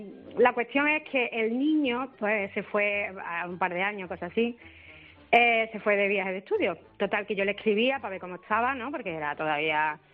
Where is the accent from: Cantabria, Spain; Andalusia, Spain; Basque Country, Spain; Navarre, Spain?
Andalusia, Spain; Málaga; Somos de Málaga.